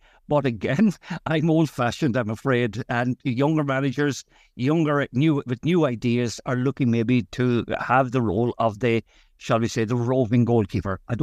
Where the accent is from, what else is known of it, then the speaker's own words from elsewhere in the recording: Ireland; because I do believe myself as an Irish man, he's done remarkably.